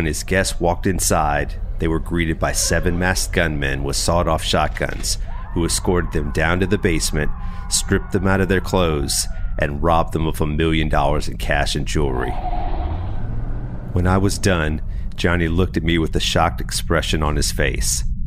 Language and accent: English; Atlanta, Georgia, United States; This one was based in my hometown of Atlanta, Georgia.